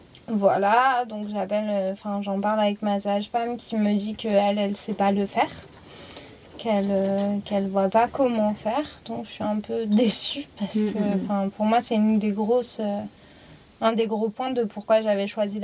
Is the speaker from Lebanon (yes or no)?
no; Bourgogne-Franche-Comté, France; Chez nous, dans la Nièvre, là où mes parents vivaient